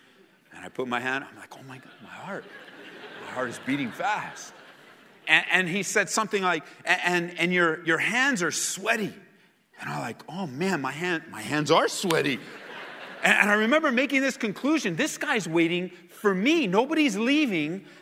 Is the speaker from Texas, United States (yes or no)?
no; California, United States; one of the things that I learned growing up in Southern California is that there were only two seasons, not four, but two.